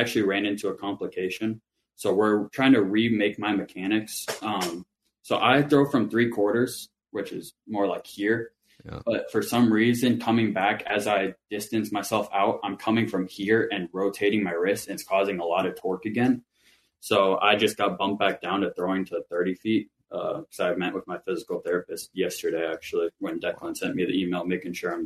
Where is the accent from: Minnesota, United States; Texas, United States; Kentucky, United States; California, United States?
Minnesota, United States; St. Cloud; Well, I'm from St. Cloud, Minnesota. Go Huskies.